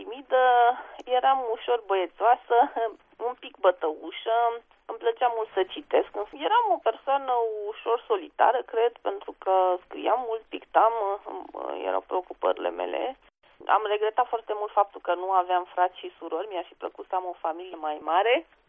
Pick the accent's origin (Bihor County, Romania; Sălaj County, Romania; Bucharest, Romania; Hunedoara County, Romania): Bucharest, Romania; am copilărit în București, cum s-a spune, între betoane. Bunicii, ambele perechi de bunici locuiau la oraș, cei materni la București, cei paterni la Târgu Mureș.